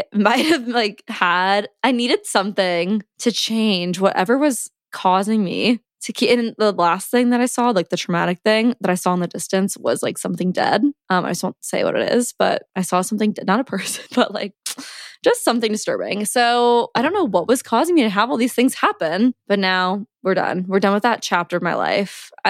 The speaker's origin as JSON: {"language": "English", "region": "Midwest", "country": "United States", "tie": "born or raised there", "said": "growing up in the Midwest and going to a Catholic school"}